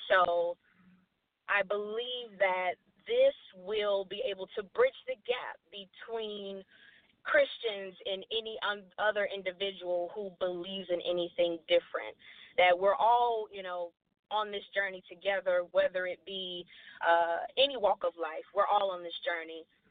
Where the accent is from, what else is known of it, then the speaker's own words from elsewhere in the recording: Chicago, Illinois, United States; I hail from Chicago, Illinois.